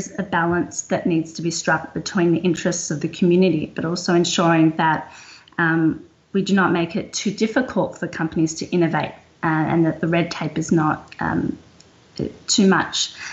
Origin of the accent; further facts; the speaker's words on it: Melbourne, Victoria, Australia; So I'm a lawyer from Melbourne, Australia